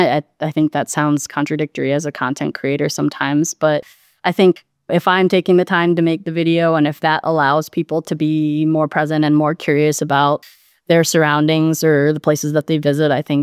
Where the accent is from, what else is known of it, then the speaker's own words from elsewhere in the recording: Chicago, Illinois, United States; I'm originally from Chicago, and every time I go back to Chicago, I've really been trying to take the time to see it in a different way that maybe I haven't when I was growing up.